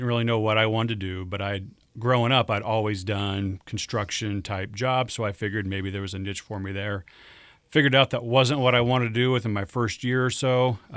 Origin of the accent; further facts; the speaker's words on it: Pella, Iowa, United States; So I grew up in Pella, Iowa, which is about southeast of Des Moines, 45, 50 miles, and that's where I was born and raised.